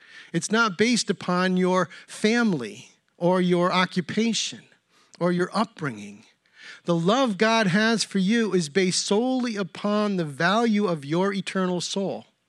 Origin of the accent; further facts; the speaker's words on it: New York, United States; And sometimes I tell them, no, I'm from the state of New York.